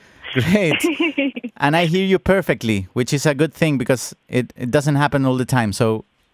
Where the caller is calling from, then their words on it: Santiago, Santiago Metropolitan Region, Chile; I'm calling you from Santiago, Chile, for an interview.